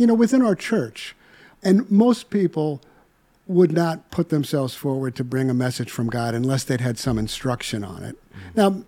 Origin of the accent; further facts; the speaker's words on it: Chicago, Illinois, United States; Where I'm from Chicago, if your audience didn't know that.